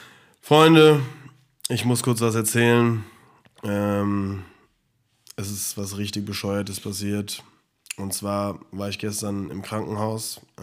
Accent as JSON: {"language": "German", "town": "Offenbach", "region": "Hesse", "country": "Germany", "accent": "Offenbach dialect", "said": "Und ich so, ja, aus Offenbach. Und sie so, ah ja, das habe ich gleich am Dialekt gehört."}